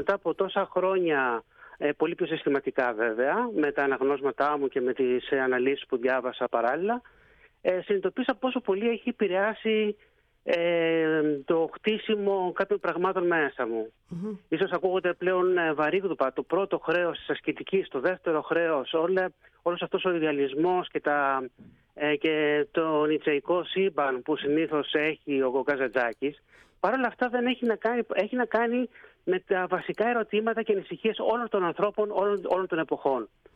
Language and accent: Greek; Greece; γιατί εδώ όταν ακούνε όλοι ότι είμαι Έλληνας, με φωνάζουν